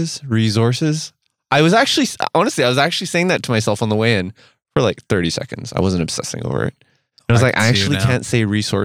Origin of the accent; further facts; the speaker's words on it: Canada; from Canada.